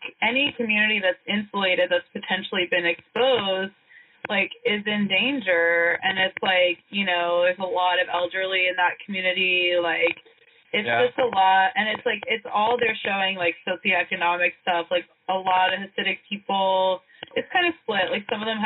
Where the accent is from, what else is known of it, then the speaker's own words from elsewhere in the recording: Oklahoma, United States; Like, I was raised in Oklahoma.